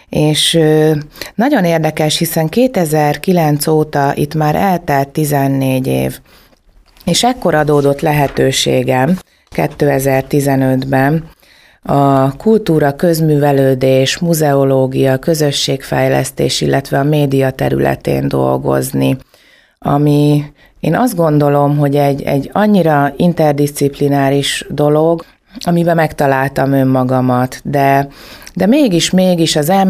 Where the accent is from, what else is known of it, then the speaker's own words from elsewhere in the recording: Kiskunhalas, Bács-Kiskun, Hungary; Kiskunhalas mindig is a szívem csücske marad, és igazi lokálpatriótaként én soha nem szakadtam el szülővárosomtól.